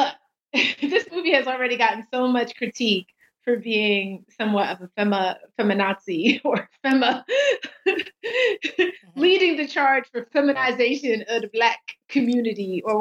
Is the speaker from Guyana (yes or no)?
yes; Guyana; accent: Guyanese; now in United States; when I first came to America, my Guyanese accent was so thick, no one understood me.